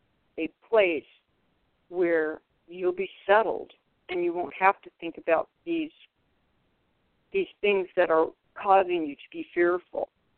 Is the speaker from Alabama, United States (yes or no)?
no; California, United States; now in The Villages, United States; I'm from California, and I cannot tell you the level of respect and courtesy that goes on here in the villages.